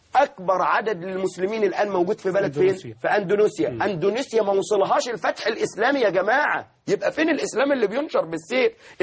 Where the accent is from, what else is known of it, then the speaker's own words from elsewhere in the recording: Egypt; نحن أبناء مصر